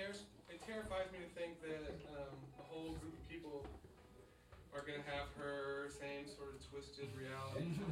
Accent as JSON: {"language": "English", "region": "Texas", "country": "United States", "tie": "born or raised there", "said": "And I grew up in Texas."}